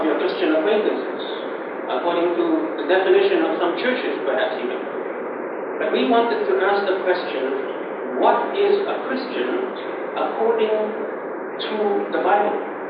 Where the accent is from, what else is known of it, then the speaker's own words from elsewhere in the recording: Shanghai, China; moved away as an adult; I was living in Shanghai, China at the time. I'm from Shanghai, as you may know.